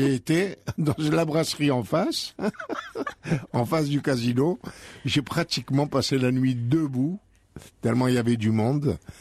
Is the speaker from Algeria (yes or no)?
yes; Algeria; now in France; Mais je suis arrivé déjà en France, le climat n'était pas du tout le même que chez nous, en Algérie.